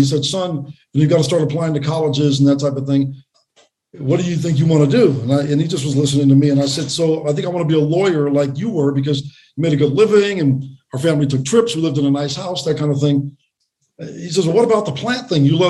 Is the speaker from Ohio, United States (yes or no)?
no; Los Angeles, California, United States; I did. I grew up in the Crenshaw District. I was born in an area called Leimert Park in 1968.